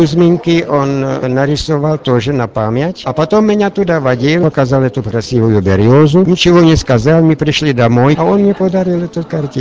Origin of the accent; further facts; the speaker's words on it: Prague, Czechia; also born or lived in Moscow, Russia; Я пражанин, коренной пражанин, жил тоже в Москве определенное время